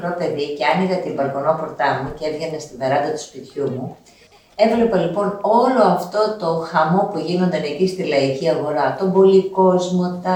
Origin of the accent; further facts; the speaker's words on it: Trikala, Thessaly, Greece; Κατάγομαι από τα Τρίκαλα, γεννήθηκα και ζω εδώ.